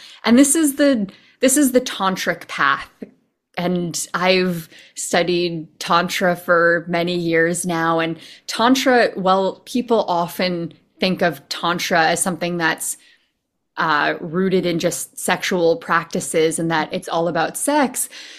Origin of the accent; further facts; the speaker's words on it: Canada; now in Los Angeles, United States; So I'm from Canada. I currently live in Los Angeles